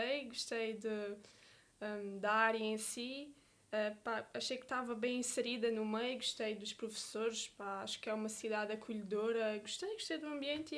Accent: Seixal, Setúbal, Portugal; now in Beja, Portugal; Eu, quando vim do Seixal, vim para Beja, não conhecia ninguém

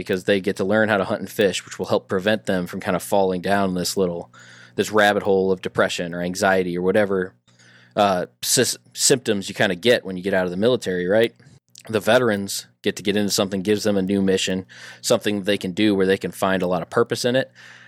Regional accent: Illinois, United States; So I grew up in Southern Illinois, and I'm always kind of hesitant to introduce myself that way because it doesn't matter if I say Southern Illinois, people always think Chicago.

